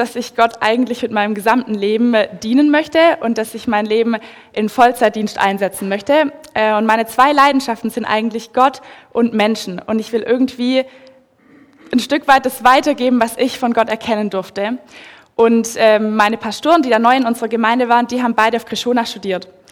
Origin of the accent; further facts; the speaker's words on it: Southern Germany, Germany; accent: Swabian; now in Switzerland; Stunde nördlich von Stuttgart, also im noch Süddeutschland. Von euch aus gesehen ist es schon sehr nördlich. Ich spreche ein bisschen Schwäbisch, also mein Dialekt wird ab und zu durchkommen. Ich spreche kein reines Hochdeutsch. Schweizerdeutsch verstehe ich gut. Ich wohne seit 3 Jahren jetzt in der Schweiz